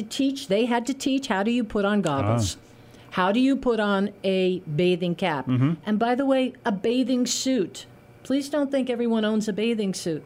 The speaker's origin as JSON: {"language": "English", "region": "New York", "country": "United States", "tie": "born or raised there", "said": "And I'm not from the Berkshires. Mm. I grew up in the Lower Hudson Valley, but I'm a Y kid."}